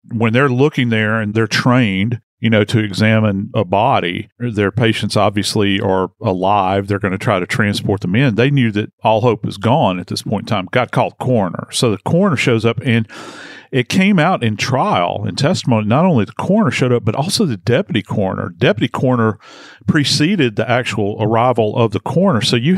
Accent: New Orleans, Louisiana, United States; Many people know I'm from New Orleans. And so I've written out multiple hurricanes.

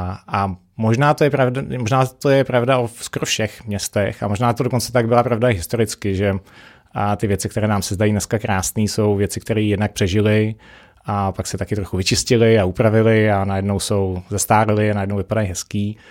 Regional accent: Prague, Czechia; já jsem z Prahy, jsem narozený v Praze

